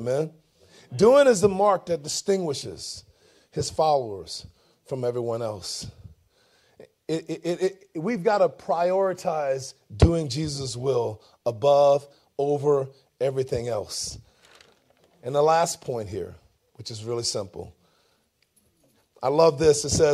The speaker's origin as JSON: {"language": "English", "town": "New Orleans", "region": "Louisiana", "country": "United States", "tie": "born or raised there", "said": "I grew up in New Orleans. I'm a New Orleans Saints fan. I grew up in New Orleans."}